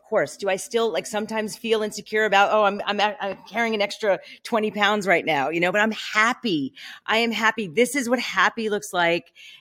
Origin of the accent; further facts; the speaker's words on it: New York, United States; now in Malibu, United States; I'm from New York. I'm a New Yorker through and through. My life here in Malibu is where it's at for me.